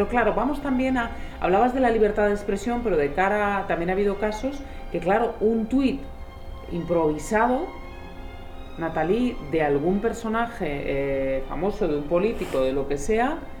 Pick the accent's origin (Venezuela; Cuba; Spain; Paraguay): Spain; Barcelona, Catalonia; Yo soy de Barcelona y la casa la tengo cerca donde se produjeron los atentados